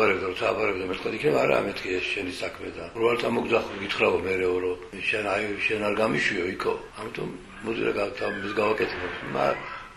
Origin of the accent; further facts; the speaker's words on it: Imereti, Georgia; იმიტომ რომ იმერელი ვარ და ვალდებული ვარ